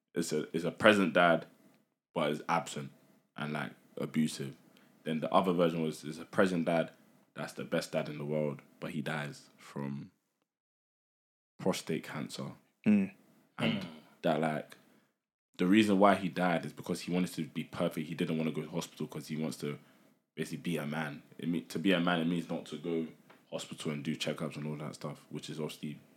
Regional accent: London, United Kingdom; you can relate to it so much growing up in London.

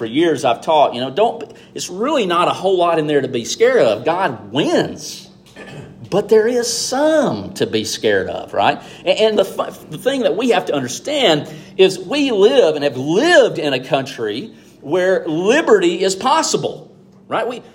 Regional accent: the South, United States; I'm from the South in the Bible Belt, sitting in a Church of Christ, right?

